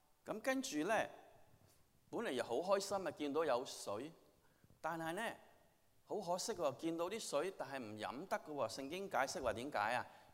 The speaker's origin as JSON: {"language": "Chinese", "country": "China", "lives_now": "Houston, United States", "said": "我们中国人在这里再一次要感谢你"}